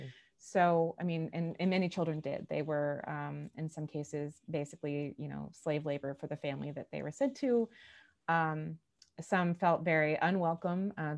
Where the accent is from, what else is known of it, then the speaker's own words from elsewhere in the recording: Lebanon, Indiana, United States; that makes sense to me because I'm from Lebanon, Indiana, and we say Lebden.